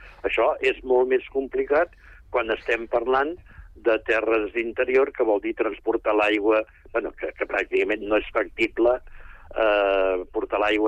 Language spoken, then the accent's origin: Catalan; El Prat de Llobregat, Catalonia, Spain; Jo, com heu dit, soc del Prat.